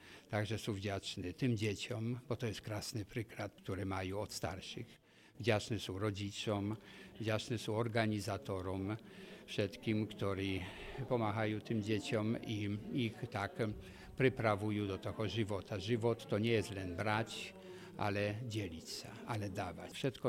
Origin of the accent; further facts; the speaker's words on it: Poland; Slovak is a second language; Ja pochádzam z Polska, tam je veľmi hlboká tradícia, Vianoc, vôbec naboženská tradícia.